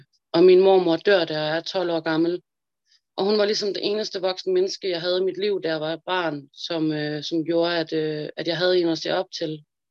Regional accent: Engelsvang, Central Denmark Region, Denmark; fordi det har været rigtig meget hjemme i mit barndomshjem, da vi boede i Engelsvang.

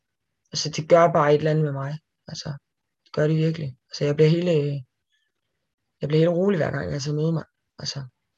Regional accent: Næstved, Zealand, Denmark; kom ind på sådan et herberg her i Næstved, hvor jeg kommer fra

